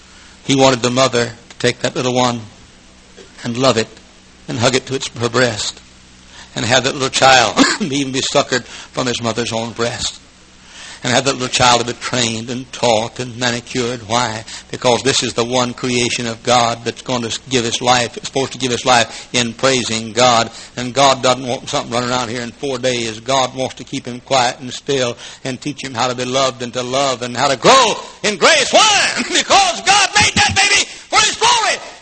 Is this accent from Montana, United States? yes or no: no; Dallas, Texas, United States; And maybe run for office there in my hometown of Dallas.